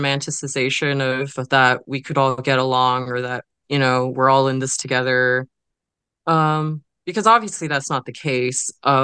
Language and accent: English; California, United States; I grew up in the Bay Area